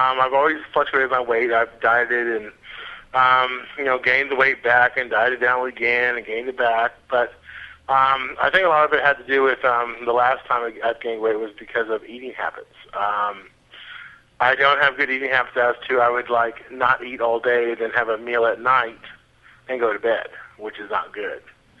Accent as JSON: {"language": "English", "country": "United States", "moved": "yes", "said": "As you can tell, I have an accent. I'm from the States."}